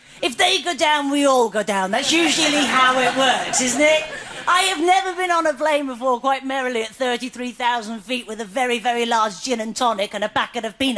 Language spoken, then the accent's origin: English; United Kingdom; I'm so British at times, I've noticed. I don't even use my car horn in this country anymore in case it's interpreted too aggressively.